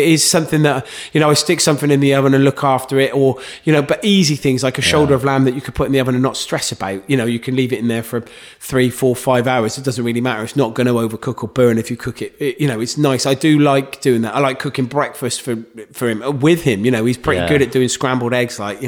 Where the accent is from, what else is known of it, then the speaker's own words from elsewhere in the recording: Gloucester, South West England, United Kingdom; Gloucester. I'm from Gloucester, right, so okay. I went to a youth theatre in Cheltenham